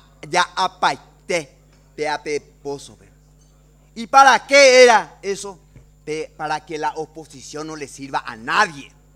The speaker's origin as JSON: {"language": "Spanish", "country": "Paraguay", "said": "Y eso, como paraguayo y liberal, estoy acusando al oficialismo de ser el actor."}